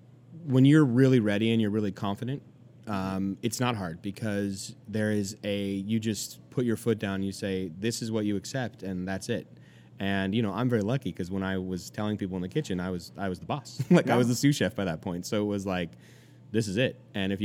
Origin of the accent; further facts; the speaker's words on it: California, United States; now in New York, United States; I'm from California. You know, we're a pretty liberal state.